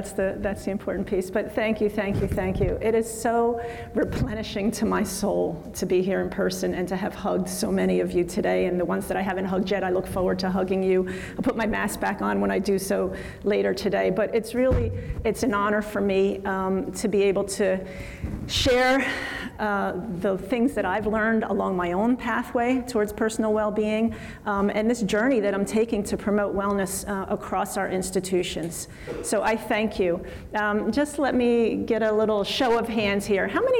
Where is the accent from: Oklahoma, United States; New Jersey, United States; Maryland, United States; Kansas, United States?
New Jersey, United States; Camden; I'm from Camden, New Jersey.